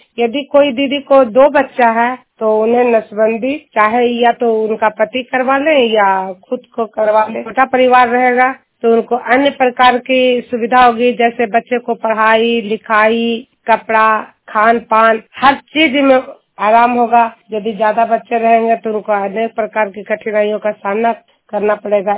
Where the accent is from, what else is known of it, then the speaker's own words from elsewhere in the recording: Juniyar, Bihar, India; मैं नालंदा जिला हिलसा प्रखंड जुनियार गांव की निवासी हूं और सीएम के पद पर 13 समूह में कार्यरत हूं।